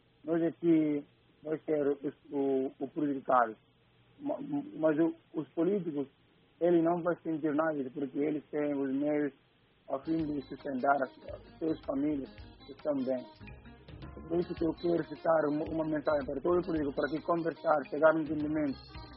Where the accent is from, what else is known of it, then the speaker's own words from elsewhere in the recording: Tite, Quinara, Guinea-Bissau; eu nasci, sempre eu costumo ir lá na minha vila, na região de Gabo, concretamente no setor de Tite